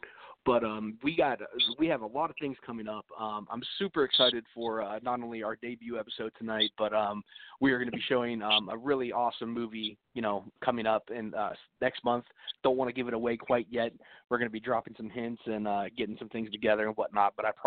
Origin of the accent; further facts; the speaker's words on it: Ohio, United States; I'm actually from Northeast Ohio, but down here in Indiana